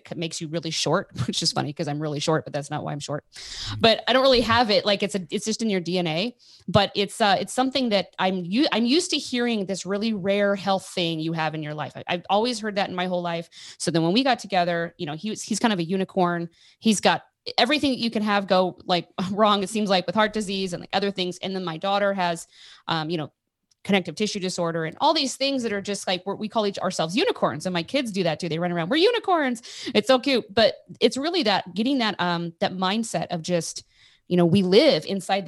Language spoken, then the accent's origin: English; Oregon, United States; moved away; also born or lived in Utah / North Carolina; Originally, I'm from Oregon. And then I lived in Utah for a decade.